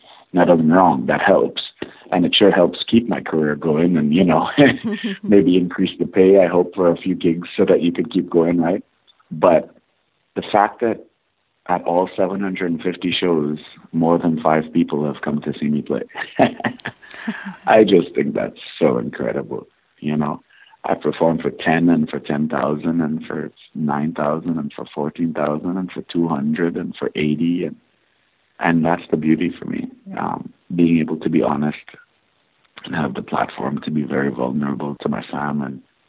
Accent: Tobago, Trinidad & Tobago; we grew up in Tobago together

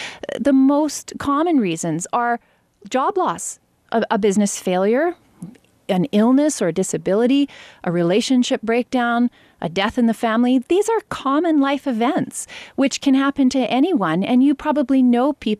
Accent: Canada; I am so proud to be a Canadian

